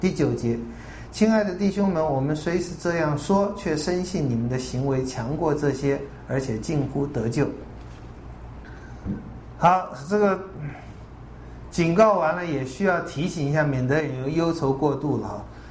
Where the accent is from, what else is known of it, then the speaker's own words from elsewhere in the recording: China; 我们中国人说学如逆水行舟，不进则退